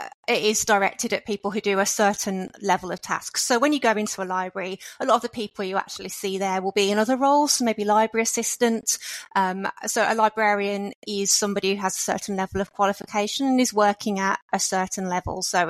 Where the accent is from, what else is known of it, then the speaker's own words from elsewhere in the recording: Birmingham, West Midlands, United Kingdom; moved away; also born or lived in London; I'm from Birmingham originally. Okay. But I've lived around lots of different places in England. And I was in London before I came out here.